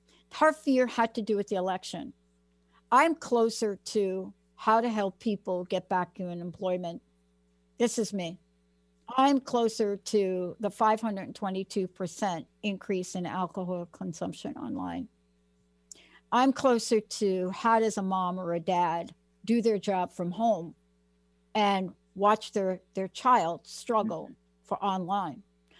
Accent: Bronx, New York, United States; So I'm from the Bronx.

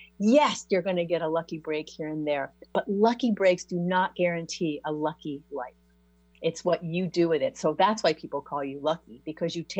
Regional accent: New York, United States; I'm from New York too.

